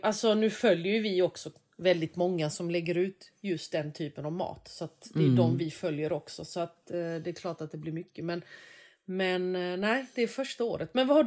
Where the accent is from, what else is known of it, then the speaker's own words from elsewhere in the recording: Småland, Sweden; Man är från Småland och inte kan franska liksom.